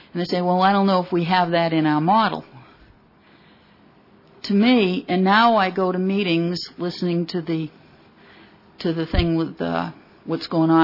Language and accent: English; New Bedford, Massachusetts, United States; I come from New Bedford, and I own one scallop vessel and one permit.